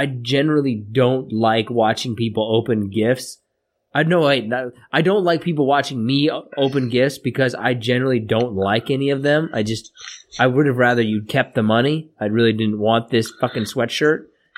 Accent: Sweden; I'm from Sweden.

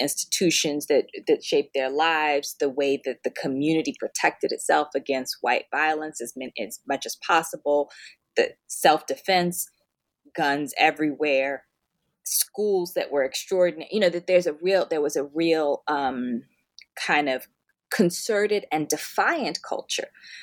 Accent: Birmingham, Alabama, United States; born there; So I was born in Birmingham, Alabama.

